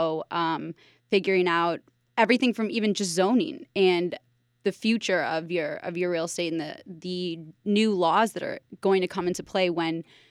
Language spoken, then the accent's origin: English; St. Louis, Missouri, United States; Okay, so my background is I grew up in St. Louis.